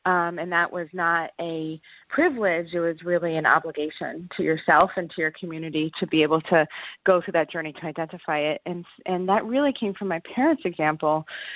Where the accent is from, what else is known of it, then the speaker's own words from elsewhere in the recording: New York, United States; And for me, I grew up in New York, and I came from a family where it was such a blessing.